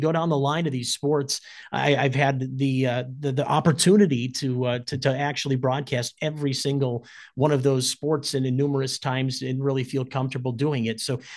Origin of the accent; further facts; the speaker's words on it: Hastings, United States; I was born and raised in Hastings and grew up there. I was a Raider myself and came through all the programs.